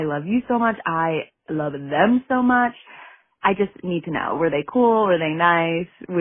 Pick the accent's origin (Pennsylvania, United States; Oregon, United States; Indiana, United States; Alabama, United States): Pennsylvania, United States; I'm from Pennsylvania.